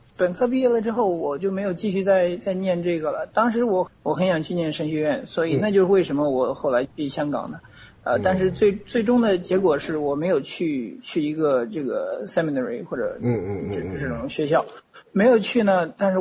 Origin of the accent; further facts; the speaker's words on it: Henan, China; 因为我的老家是在河南嘛。